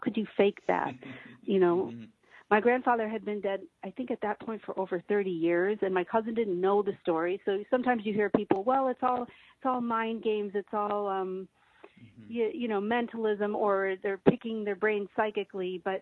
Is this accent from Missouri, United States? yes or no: no; Buffalo, New York, United States; I grew up in Buffalo, New York, which is an hour away from a place called Lilydale, New York